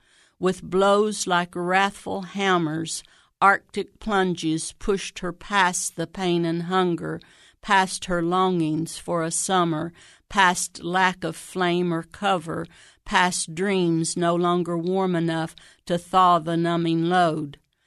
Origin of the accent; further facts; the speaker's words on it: Xenia, Ohio, United States; I'm from Xenia.